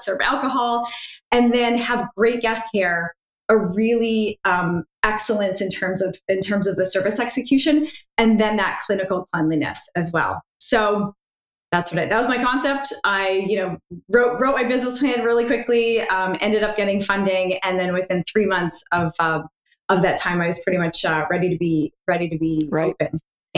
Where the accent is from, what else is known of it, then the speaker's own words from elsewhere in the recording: Canada; I then decided to move back to Canada. I'm originally from Canada, and went back to school.